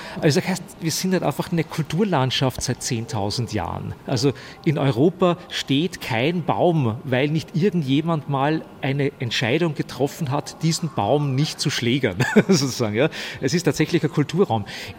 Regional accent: Stockerau, Lower Austria, Austria; Ich bin aus Stockerau, das ist eine kleine Stadt außerhalb von Wien. Das ist auch nicht weit weg von Wien. Es wirkt so irgendwie so wie tiefste Provinz oder so, aber das ist vielleicht 25 Kilometer von Wien.

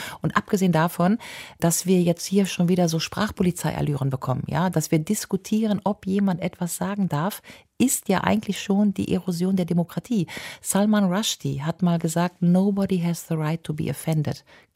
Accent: North Rhine-Westphalia, Germany; Ja, also ich sag mal vorab, ich komme aus dem Rheinland

